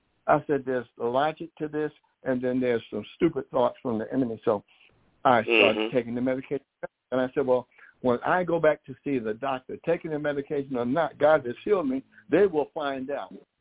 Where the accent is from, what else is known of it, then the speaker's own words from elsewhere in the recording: New York, United States; So I came from New York to Carolina.